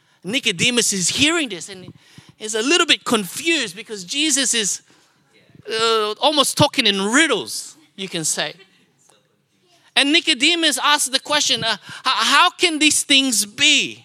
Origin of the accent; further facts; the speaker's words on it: Philippines; And as a Filipino, when it comes to September, that's when Christmas begins.